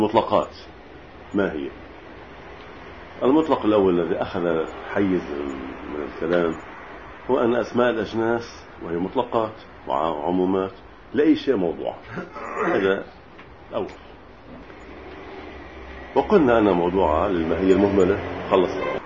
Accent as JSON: {"language": "Arabic", "country": "Lebanon", "said": "كلمة وطن للجندي عندنا بلبنان، الجندي تقول يا وطن."}